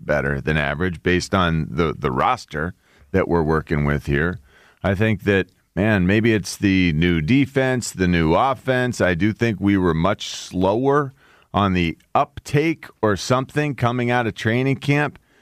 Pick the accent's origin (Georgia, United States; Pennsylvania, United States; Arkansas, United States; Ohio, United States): Pennsylvania, United States; Mechanicsburg; growing up in Mechanicsburg